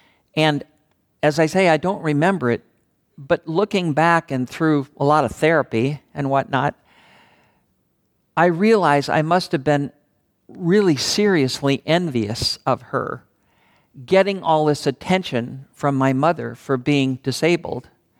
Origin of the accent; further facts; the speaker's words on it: Pacific Northwest, United States; also born or lived in New York; So I was born in New York and lived with my family there from the ages of 1 to 5 when my family moved out here to the Pacific Northwest.